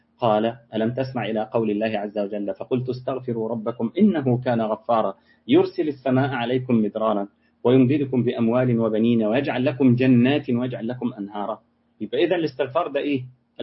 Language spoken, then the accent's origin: Arabic; Egypt; إحنا أول تحديد للنسل عندنا في مصر كان سنة 65